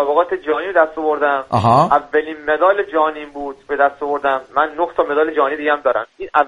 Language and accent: Persian; Bandar Abbas, Hormozgan, Iran; من بندر عباس